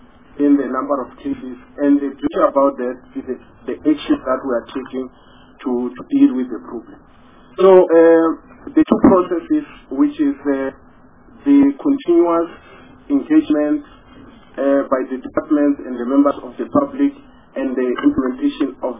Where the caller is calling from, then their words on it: Tshwane, Gauteng, South Africa; I'm speaking from Tswane.